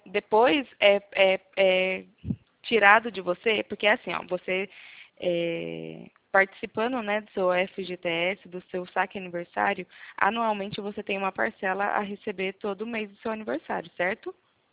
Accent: Cordeirópolis, São Paulo, Brazil; Eu sou de Cordeirópolis.

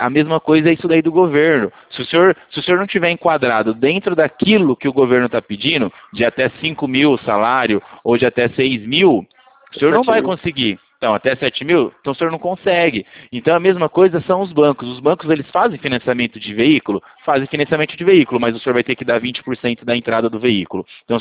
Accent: Brazil; E a gente é brasileiro e a gente sabe que a gente gosta das coisas para ontem

